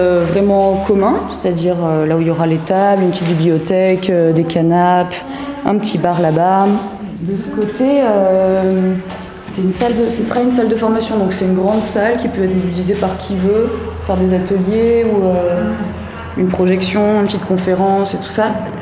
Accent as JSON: {"language": "French", "region": "Auvergne-Rhône-Alpes", "country": "France", "said": "Moi, je viens du Cantal."}